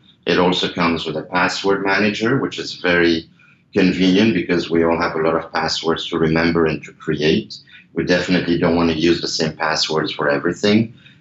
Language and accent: English; Switzerland; I say ours because I am from Switzerland.